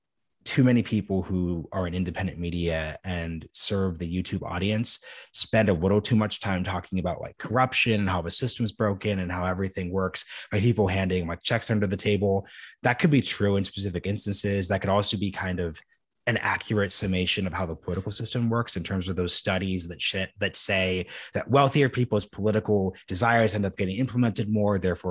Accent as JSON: {"language": "English", "region": "Oregon", "country": "United States", "tie": "born or raised there", "also_born_or_lived": "Texas / New York / District of Columbia, United States", "said": "one party states like my home state of Oregon, definitely a state like Texas where I live now, definitely New York where I used to live, definitely DC."}